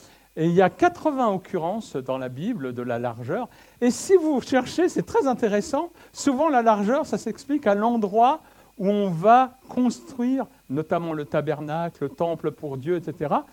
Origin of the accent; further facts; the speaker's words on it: Le Havre, Normandy, France; Mais je suis né et j'ai grandi au Havre.